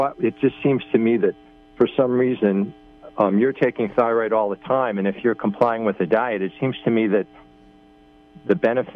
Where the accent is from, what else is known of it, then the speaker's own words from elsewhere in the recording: Long Island, New York, United States; from Long Island.